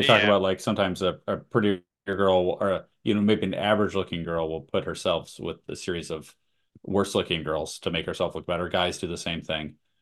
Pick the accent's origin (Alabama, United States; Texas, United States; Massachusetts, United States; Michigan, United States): Massachusetts, United States; accent: Boston; oh, that's just my Boston accent coming out.